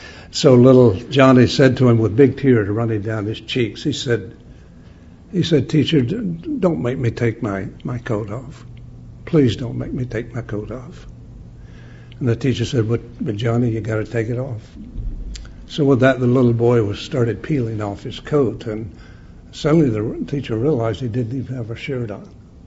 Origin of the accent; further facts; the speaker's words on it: West Virginia, United States; because I come from the South. I was born and raised in the hills of West Virginia, the Appalachia areas, where there was a lot of rural people